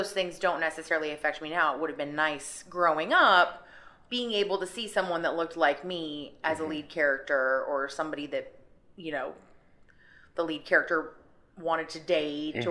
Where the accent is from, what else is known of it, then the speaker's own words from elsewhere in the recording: Seattle, Washington, United States; Well, when I was looking back at like a lot of the shows I watched growing up, I realized how white a lot of it was.